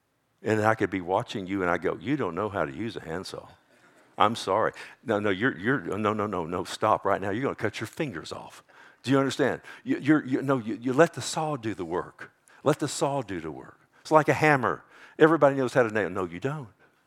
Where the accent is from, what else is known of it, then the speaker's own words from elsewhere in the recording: Texas, United States; I'm putting my Texas slang on it. Is that okay? I'm a Texan.